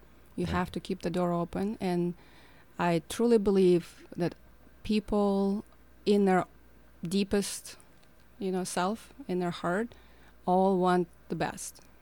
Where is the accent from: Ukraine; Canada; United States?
Ukraine; on this side, being Ukrainian. Now I'm speaking from the Ukrainian perspective.